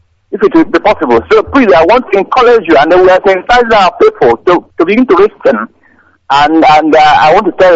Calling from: Malaysia; I'm calling from Malaysia. … calling from Malaysia.

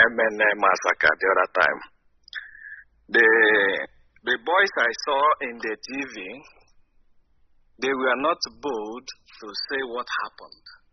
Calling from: Enugu State, Nigeria; I'm from Enugu State, an area local government. I am calling from Sweden.

